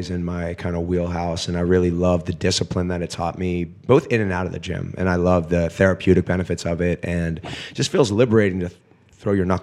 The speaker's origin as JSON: {"language": "English", "town": "Pittsburgh", "region": "Pennsylvania", "country": "United States", "said": "I'm from Pittsburgh"}